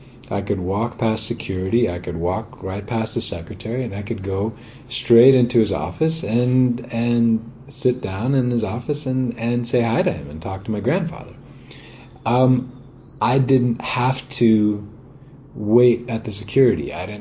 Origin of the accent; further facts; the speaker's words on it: Sri Lanka; when I was a kid, and I in my early days and growing up in Sri Lanka.